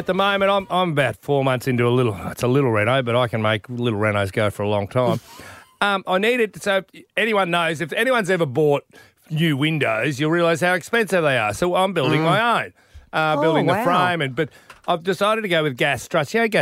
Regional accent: Aspley, Queensland, Australia; I'm an Aspley kid. I grew up in Aspley.

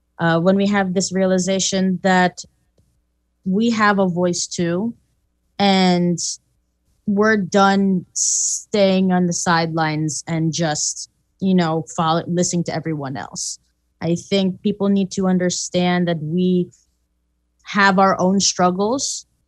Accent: Philippines; I'm a nurse, you know, and as a Filipino, you kind of are pigeonholed into thinking that everyone's going to be in healthcare, because the idea in the Philippines is healthcare is the way out of poverty, essentially.

